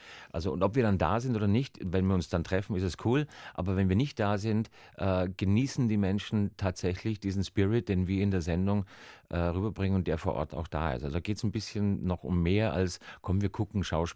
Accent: Hamburg, Germany; now in San Francisco, United States; ich komme aus Hamburg, ich wohne seit 31 Jahren in San Francisco

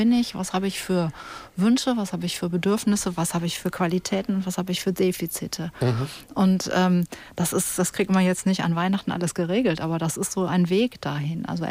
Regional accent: Cologne, North Rhine-Westphalia, Germany; Wobei ich mich erinnere, ich komme aus Köln, da gibt es so Angebote.

